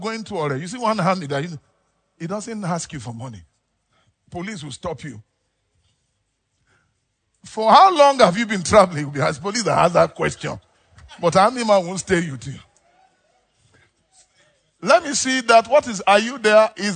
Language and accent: English; Zaria, Kaduna State, Nigeria; And we are talking. I'm from Zaria and all that.